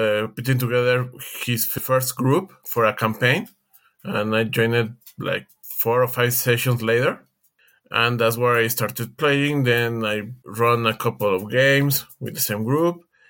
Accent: Mexico; I'm from Mexico.

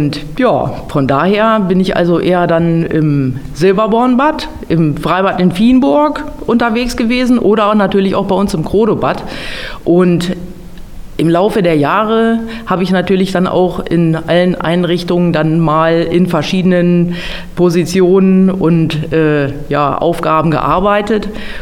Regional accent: Bad Harzburg, Lower Saxony, Germany; Ja, ich bin eigentlich ein Bad Harzburger Urgestein. Ich komme aus dem Grodotal

